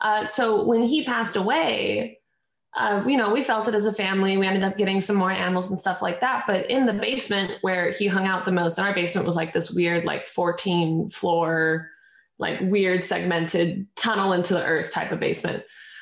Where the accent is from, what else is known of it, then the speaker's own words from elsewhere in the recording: Alaska, United States; So I'm an Alaskan-grown girl. I was born and raised up in Alaska, and then since then, I've just been traveling the world.